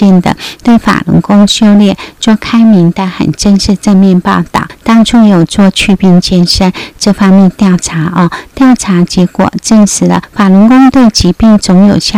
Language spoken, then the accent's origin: Chinese; Taiwan; born there; accent: Taiwanese; 我们祖先是福建，但是后来是移民到台湾，所以后来姐姐在台湾出生，所以其实我口音有一点台湾音